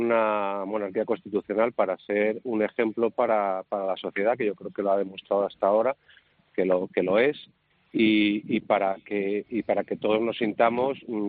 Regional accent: Spain; Me entristece como español, yo tengo casi 50 años, me he criado en su monarquía

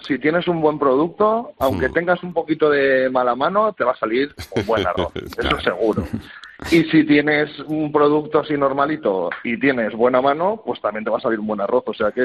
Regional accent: Valencian Community, Spain; como buen valenciano, he hecho infinidad de arroces

